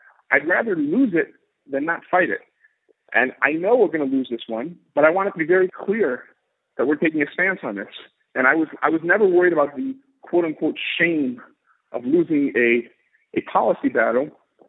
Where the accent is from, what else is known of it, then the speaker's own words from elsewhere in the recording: United States; now in Israel; he certainly didn't pick me because I grew up in the United States or because I speak English, right?